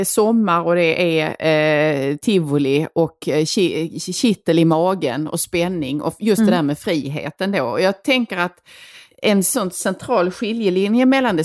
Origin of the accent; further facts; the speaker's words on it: Skåne, Sweden; vi kommer ifrån Skåne då